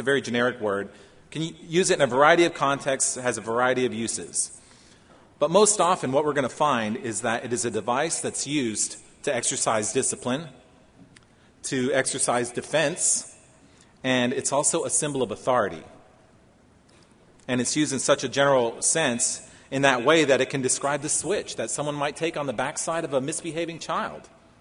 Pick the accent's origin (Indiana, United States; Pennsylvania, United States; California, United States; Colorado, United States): Pennsylvania, United States; You know, I grew up in Pennsylvania, white-tailed deer capital of the world, so everyone's a hunter up there.